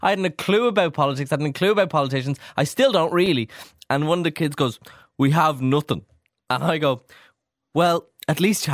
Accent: Drogheda, Leinster, Ireland; I'll get rid of all the people like who I grew up with in Drogheda, who I like never see anymore

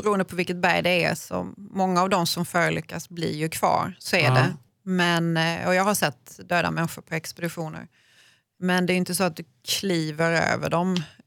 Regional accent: Malmö, Skåne, Sweden; Ja, eftersom jag kommer från Malmö, ja. Skåne

